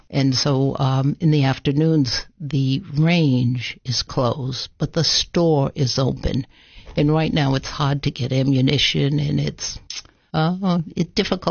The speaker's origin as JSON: {"language": "English", "region": "Rhode Island", "country": "United States", "lives_now": "Putnam County, United States", "said": "you came to my office, and you said, I'm from Rhode Island, and I used to do cookies"}